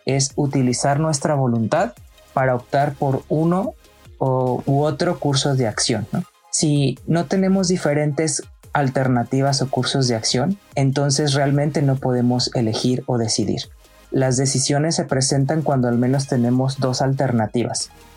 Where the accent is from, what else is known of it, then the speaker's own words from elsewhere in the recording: Guadalajara, Jalisco, Mexico; now in Ensenada, Mexico; Soy nativo de Guadalajara, pero con mucho tiempo ya he vivido en Baja California.